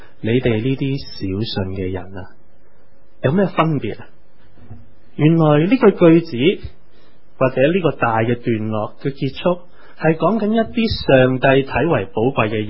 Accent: China; 所以好多我哋中国人嗰啲挥春嘅说话咧，都讲家肥屋润啊，风调雨顺啊

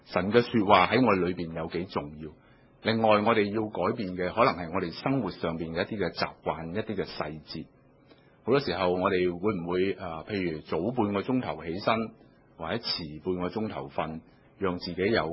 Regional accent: Hong Kong; 我们香港人呢，我自己觉得呢，第一样东西我们最难的关卡就是忙。

